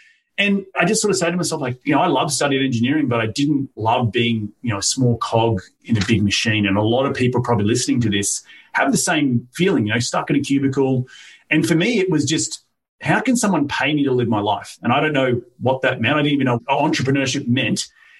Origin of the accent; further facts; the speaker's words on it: Australia; now in United States; I'm from Australia. I moved here about 2012, so I can't do the math, carry the one, 9 years ago exactly, to chase a girl and really to live as an expat here in New York, not in New York City, here in the United States